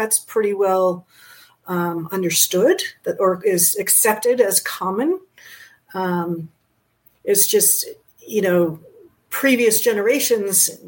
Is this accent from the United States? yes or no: yes; Fire Island, New York, United States; also born or lived in New England; when I grew up on Fire Island, Long Island sticks out in the ocean. So the ocean was always south.